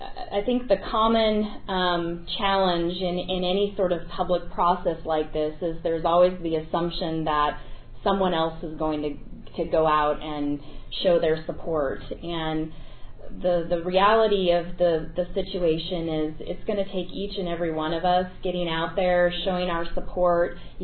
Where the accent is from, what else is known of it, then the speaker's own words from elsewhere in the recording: Mountain Home, Idaho, United States; I grew up in Mountain Home, and obviously that's an Air Force town, and I know what a source of pride that was in that community